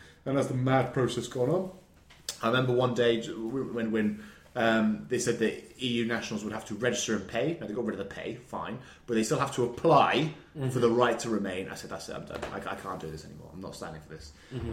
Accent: South West England, United Kingdom; growing up in Somerset with Paddy Ashdown

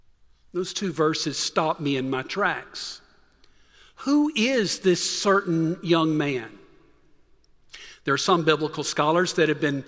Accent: Georgia, United States; I'm from Middle Georgia, and in a nearby county, there were two brothers.

